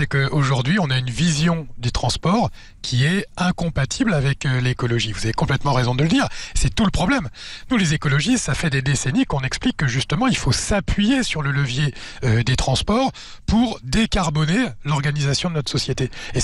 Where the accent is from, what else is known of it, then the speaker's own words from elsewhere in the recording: Strasbourg, Grand Est, France; now in Rouen, France; Là, je suis de Strasbourg, c'est le contournement autoroutier de Strasbourg, mais j'habite dans la banlieue de Rouen